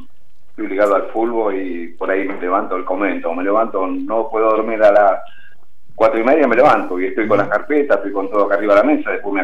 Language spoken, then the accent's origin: Spanish; Pujato, Santa Fe, Argentina; Sí, soy nativo. Ajá. De acá.